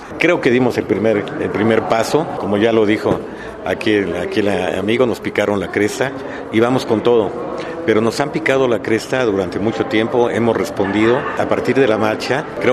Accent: Mexico; Somos mexicanos y tenemos que defender con todo nuestras tradiciones.

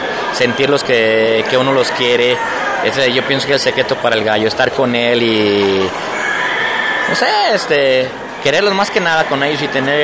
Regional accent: Atotonilco el Alto, Jalisco, Mexico; Yo soy originario de Atotonilco, el Alto Jalisco.

